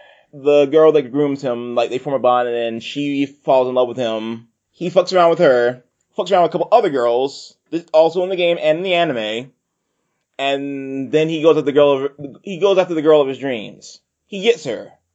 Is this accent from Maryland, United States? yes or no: no; North Carolina, United States; That was dubbed in my home state, North Carolina.